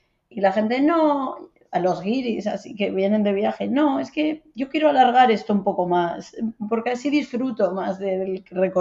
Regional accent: Asturias, Spain; Yo soy asturiana y quiero alquilarme bicis cuando voy.

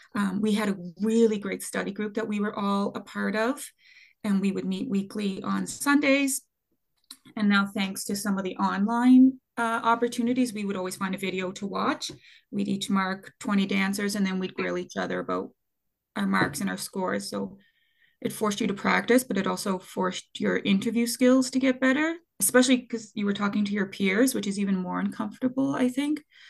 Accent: Halifax, Nova Scotia, Canada; I'm Canadian. I'm from Halifax, Nova Scotia.

